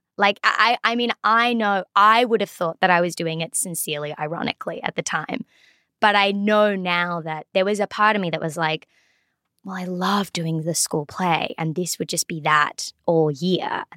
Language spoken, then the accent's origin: English; Australia; And now I'm like, oh no, I'm Australian all the time. Where is that skill that I used to have?